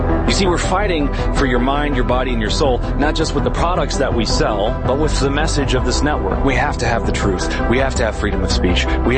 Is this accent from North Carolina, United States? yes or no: no; Illinois, United States; I grew up in McLean County, Illinois, produces more corn than any other county in the world, at least it did when I was growing up there.